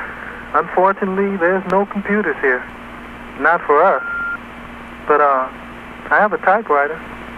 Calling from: California, United States; Well, I'm calling from San Quentin Prison in a 4x9-foot cell on death row.

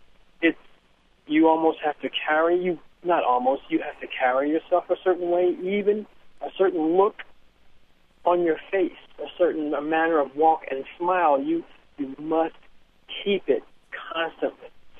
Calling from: Oakland, California, United States; I'm calling from Oakland.

